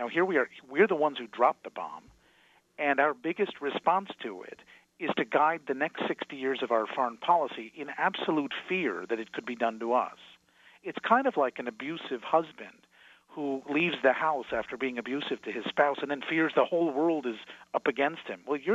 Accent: United States; and I say this as an American Jewish person

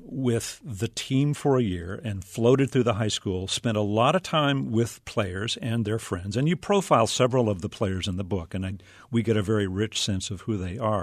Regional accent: Texas, United States; One of the things that I was aware of growing up in South Texas, where I don't think football was as big as it was at Odessa Permian, but it was big.

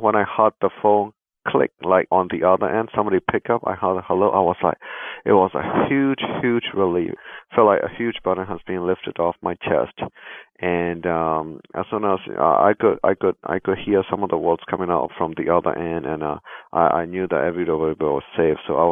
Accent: Myanmar; Being born and raised in Burma, I know how the military government of Burma operates.

